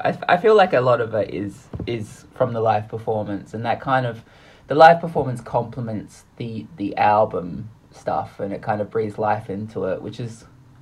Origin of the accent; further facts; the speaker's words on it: Adelaide, South Australia, Australia; now in Melbourne, Australia; Like I grew up in Adelaide, and like when I was growing up, there was like very little that was exciting.